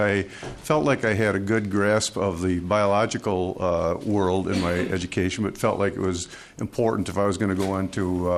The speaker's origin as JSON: {"language": "English", "town": "Mankato", "region": "Minnesota", "country": "United States", "tie": "born or raised there", "said": "So for starters, I'm a lifelong Minnesotan. I was born in Mankato. I've lived in Minnesota my whole life."}